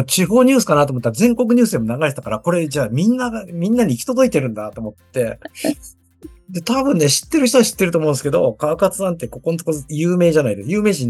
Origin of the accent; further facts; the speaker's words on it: Shizuoka, Japan; これが僕は静岡県人だからじゃなくて、北海道で起こってたとしても、沖縄で起こってたとしても、